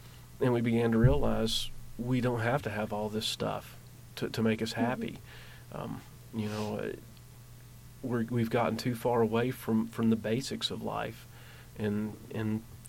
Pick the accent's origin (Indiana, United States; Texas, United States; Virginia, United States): Virginia, United States; Clintwood; I'm originally from Clintwood, Virginia. That's about 3.5 hours here, but just across the border from Kentucky into Virginia.